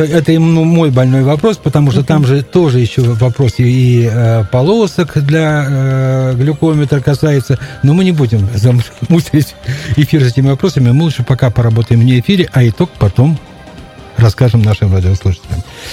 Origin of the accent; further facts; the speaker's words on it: Luga, Leningrad Oblast, Russia; мое детство прошло в Луге.